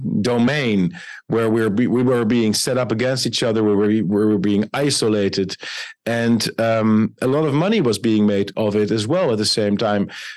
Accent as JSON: {"language": "English", "country": "Netherlands", "said": "I'm from the Netherlands, which is obviously a small country in Europe"}